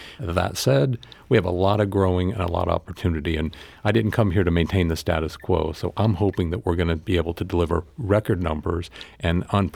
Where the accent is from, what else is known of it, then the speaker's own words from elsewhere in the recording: Midwest, United States; I grew up in the Midwest, so I was kind of used to this, although I've been out of this weather for a long time.